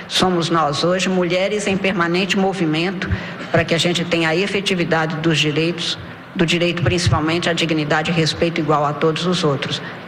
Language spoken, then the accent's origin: Portuguese; Minas Gerais, Brazil; eu sou do norte de Minas, uma região tórrida em que era muito difícil fazer nascer uma rosa